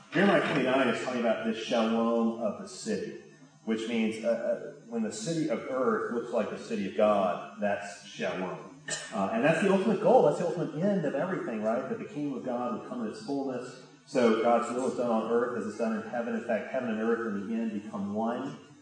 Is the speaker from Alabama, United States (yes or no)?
yes; Birmingham, Alabama, United States; I mean, I'm from Birmingham, so let's take Birmingham.